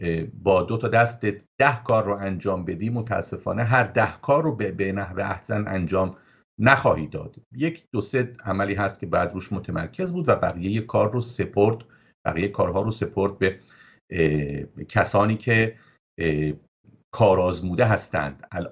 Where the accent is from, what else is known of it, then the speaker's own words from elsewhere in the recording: Iran; now in Israel; من این رو به عنوان یک ایرانی اسرائیلی که هم ایران برام عزیزه و هم اسرائیل برام عزیز هست اینو میگم.